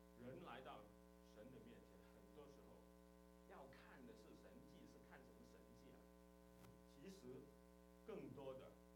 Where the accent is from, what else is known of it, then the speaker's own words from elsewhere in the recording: China; 就有点像我们中国人的那个哈，《封神演义》这样啊